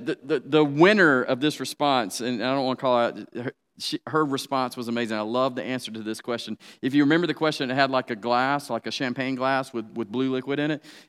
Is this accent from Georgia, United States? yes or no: yes; Atlanta, Georgia, United States; If you don't know, I'm from Atlanta, and it was going to pain me to watch the Saints play the Super Bowl in our home stadium.